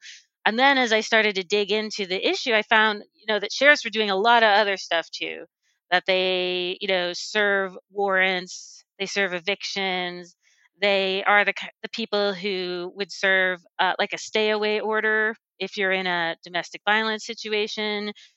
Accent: Texas, United States; So I grew up in Texas

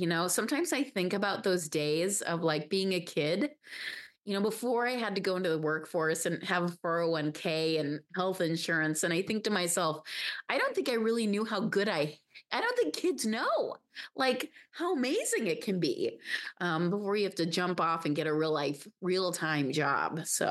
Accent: Chicago, Illinois, United States; I grew up outside of Chicago. So I read the Chicago Tribune. That was my newspaper.

